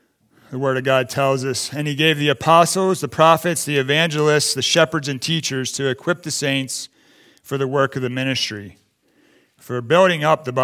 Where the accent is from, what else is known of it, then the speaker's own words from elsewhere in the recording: Chesapeake Bay, United States; I mean, I grew up on the Chesapeake Bay crabbing and fishing with my dad